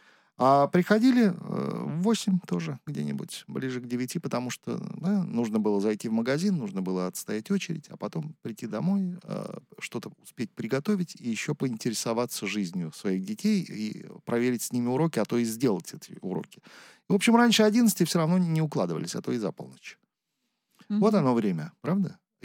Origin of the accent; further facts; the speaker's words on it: Moscow, Russia; Я вот москвич коренной.